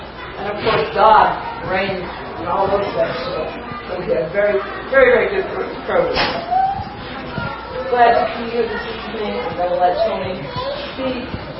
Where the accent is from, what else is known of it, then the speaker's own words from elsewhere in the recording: Matagalpa, Nicaragua; we're from Matagalpa, Nicaragua.